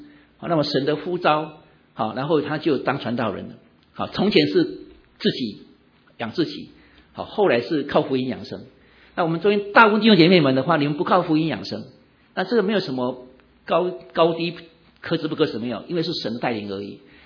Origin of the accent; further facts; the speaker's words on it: Taiwan; now in United States; 我小的时候在台湾，那时候五零代的话，就将来长大以后到美国去